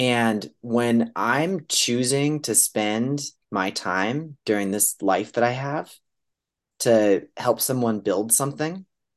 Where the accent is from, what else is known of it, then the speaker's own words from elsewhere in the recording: California, United States; reducing CO2 emissions and being a Californian, improving fresh water use, right?